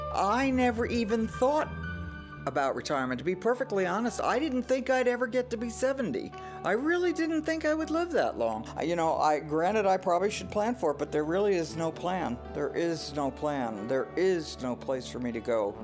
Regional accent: New York City, New York, United States; I grew up in New York City.

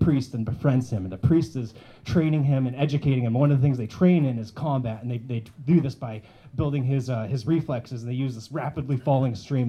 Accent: Nikiski, Alaska, United States; So I don't have a single story tonight, but I was raised out in Nikiski, so I have some tidbits I kind of hope you find interesting.

